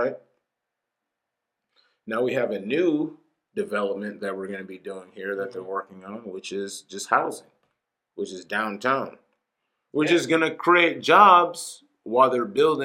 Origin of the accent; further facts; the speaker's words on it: Kenosha, Wisconsin, United States; I would love to feel like no one is, but to me, as just a lifelong citizen, I've born and raised in Kenosha, Wisconsin.